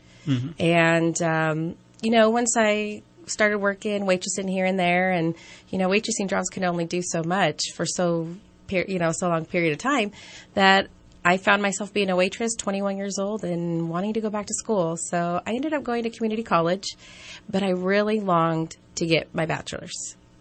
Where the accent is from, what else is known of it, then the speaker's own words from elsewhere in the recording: Gerber, California, United States; Well, I'm the oldest of five children, and I grew up in Tehama County. I grew up in Gerber.